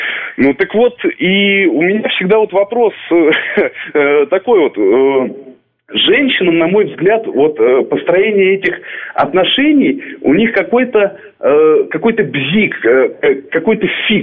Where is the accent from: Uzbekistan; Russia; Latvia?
Russia; Moscow; в Москве, вот я москвич, например